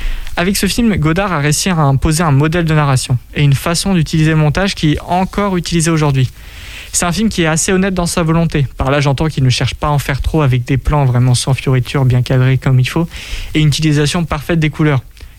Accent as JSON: {"language": "French", "country": "France", "said": "j'accepte tout type de cinéma parce que je suis français"}